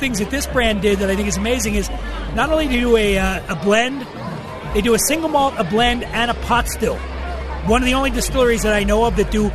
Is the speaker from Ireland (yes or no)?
yes; Ireland; You know I'm an Irishman